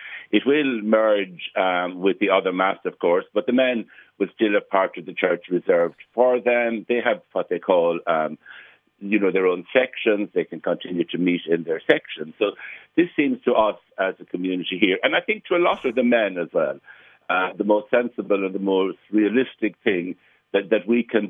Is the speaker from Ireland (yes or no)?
yes; Limerick, Munster, Ireland; So it was a huge phenomenon in Limerick in my growing up. I'm from Limerick myself.